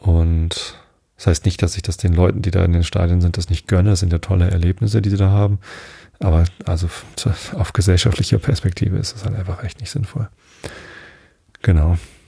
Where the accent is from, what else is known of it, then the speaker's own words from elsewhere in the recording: Northern Germany, Germany; Ich als Norddeutscher fühle mich Dänemark ja auch viel näher, als ich mich dem Schwaben oder Bayern fühle.